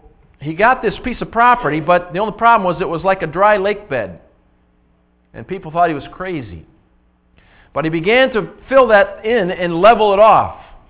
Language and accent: English; Belfast, Northern Ireland, United Kingdom; I was raised in Belfast. Belfast is a lot smaller than Dansville